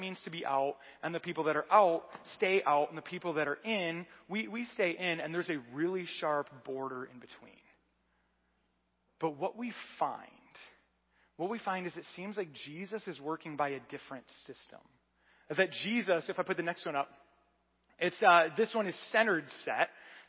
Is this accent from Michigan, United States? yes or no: yes; Michigan, United States; We have things that we do because we were born in Michigan.